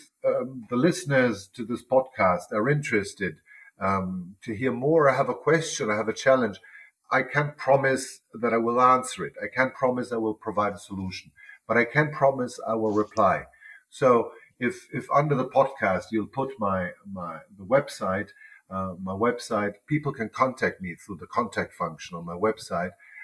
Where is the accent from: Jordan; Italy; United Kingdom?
Italy; in Umbria, which is in central Italy, where I have a country house, so that I can combine the bliss of being in my home country